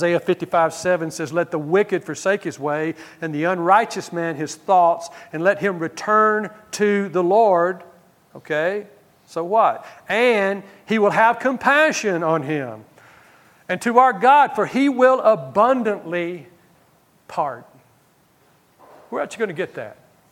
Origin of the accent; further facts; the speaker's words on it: Bible Belt, United States; I thought I grew up in the Bible Belt. Well, that's gone, okay?